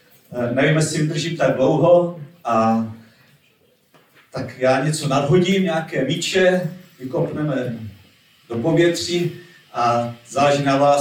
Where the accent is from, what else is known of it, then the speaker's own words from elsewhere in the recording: Vsetín, Zlín Region, Czechia; Já jsem ze Vsetína, jsem ženatý, máme s manželkou 4 děti, 3 dospělé, 1 dospívající.